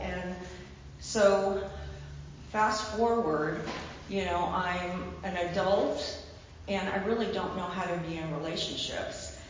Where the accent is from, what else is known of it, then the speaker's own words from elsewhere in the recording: San Pedro, California, United States; At that time, I'm from San Pedro, and we were living in an apartment building, and my dad had two brothers